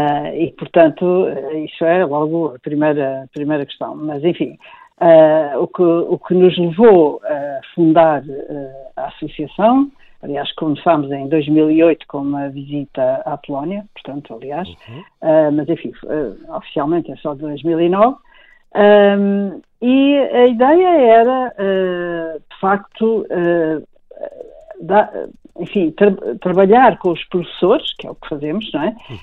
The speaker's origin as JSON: {"language": "Portuguese", "region": "Lisbon", "country": "Portugal", "tie": "born there", "said": "eu nasci em Lisboa. Os meus pais, quer dizer, vieram separadamente, cada um em tempos diferentes."}